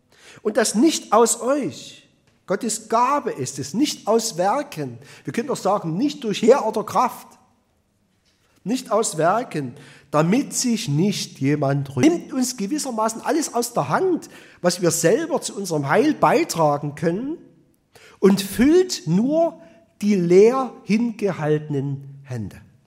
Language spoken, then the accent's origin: German; Saxony, Germany; sagt man bei uns im Erzgebirge, im Erzgebirge in der Oberlausitz.